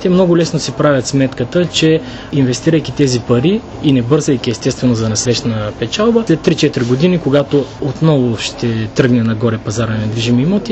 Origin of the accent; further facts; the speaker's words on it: Targovishte, Targovishte Province, Bulgaria; дори в някои доста по-малки градове, като пример ви давам Карлово, Калофер и моя роден град Търговище